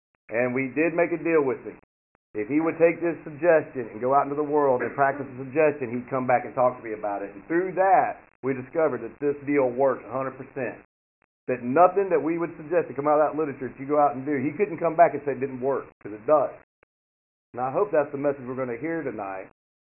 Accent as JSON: {"language": "English", "town": "Roswell", "country": "United States", "tie": "born or raised there", "said": "I grew up here in Roswell, and normal childhood and everything, and always felt a little off."}